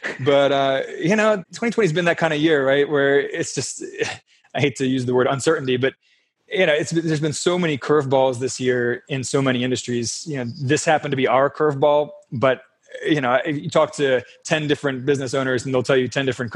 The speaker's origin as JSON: {"language": "English", "town": "Baltimore", "region": "Maryland", "country": "United States", "said": "We met in Baltimore. I'm from Baltimore."}